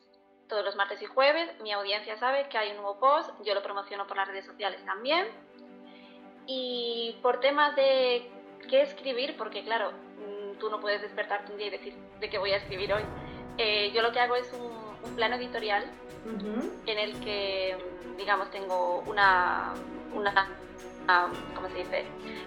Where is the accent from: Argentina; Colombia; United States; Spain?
Spain; Galicia; now in Canary Islands, Spain; vivo en Canarias, pero soy de Galicia.